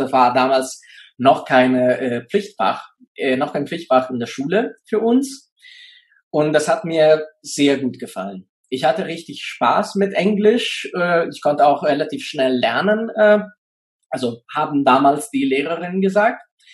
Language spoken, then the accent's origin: German; Rome, Lazio, Italy; German is a second language; moved away as an adult; now in Tübingen, Germany; Also, wie du gesagt hast, komme ich aus Italien. Ich bin in Rom geboren und aufgewachsen. Da habe ich 27 Jahre gelebt, bis ich dann vor 10 Jahren dann nach Deutschland gezogen bin, wo ich jetzt noch lebe, und zwar in Tübingen.